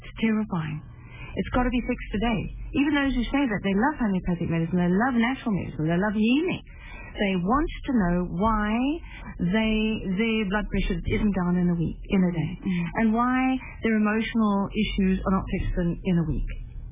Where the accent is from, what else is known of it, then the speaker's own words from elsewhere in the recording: United Kingdom; I'm there because I'm British.